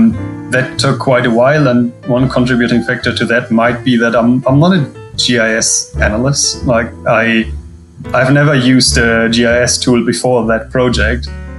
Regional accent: Germany; English is a second language; now in New Zealand; I'm living in New Zealand. I'm originally from Germany.

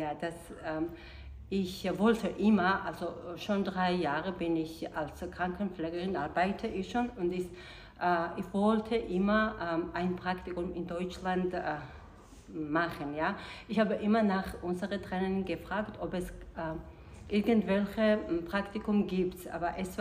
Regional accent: Georgia; German is a second language; moved away as an adult; now in Germany; ich komme aus Georgien, ich bin verheiratet, habe drei Kinder.

